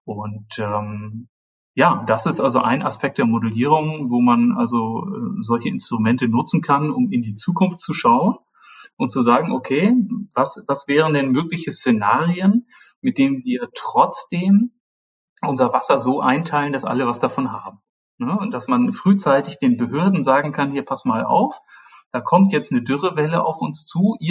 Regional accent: Hamburg area, Germany; Ich bin in der Nähe Hamburgs aufgewachsen.

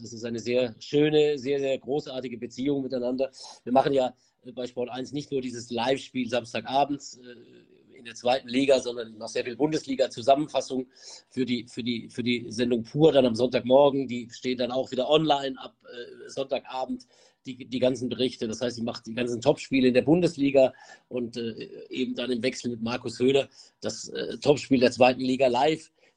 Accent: Mühlacker, Baden-Württemberg, Germany; also born or lived in Pforzheim; Ich bin in Pforzheim geboren, dann bin ich in in einem Kaff 9 Kilometer von Pforzheim entfernt aufgewachsen. In diesem Kaff, das hieß Mühlacker Enzberg, gibt es einen Grenzstein, der sozusagen Baden und Württemberg trennt.

